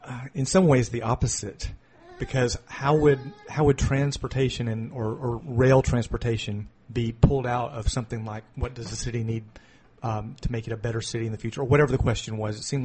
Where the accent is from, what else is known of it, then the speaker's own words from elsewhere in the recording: Nashville, Tennessee, United States; accent: southern twang; now in Columbus, United States; I came from Tennessee. I'm originally from near Nashville, Tennessee. Can't you hear my southern twang a little bit?